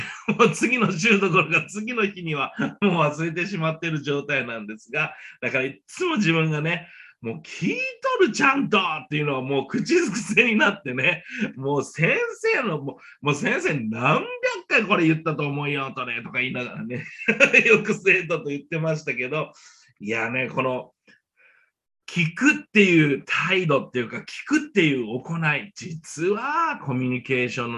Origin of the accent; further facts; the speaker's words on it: Fukuoka, Japan; now in California, United States; 今カリフォルニアにいますが、出身は、日本は福岡出身です。福岡で生まれ育って、今カリフォルニアでここで牧会をしております。